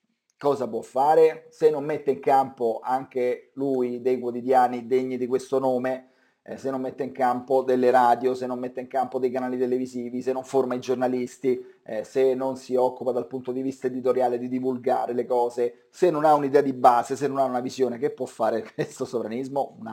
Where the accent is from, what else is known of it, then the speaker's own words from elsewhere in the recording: Rome, Lazio, Italy; sono romano, ho la mia identità e ho anche il mio accento